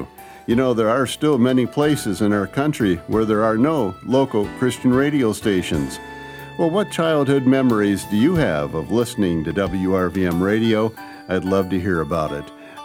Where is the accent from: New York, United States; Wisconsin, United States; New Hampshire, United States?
Wisconsin, United States; Marinette; I grew up near Marinette, and Gail's from Waukesha County.